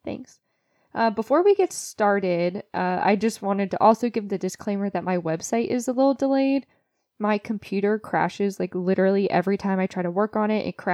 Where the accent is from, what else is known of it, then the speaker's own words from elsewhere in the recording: United States; I'm from the United States, but I was thinking of maybe doing like a, you know, the state's urban legends type thing.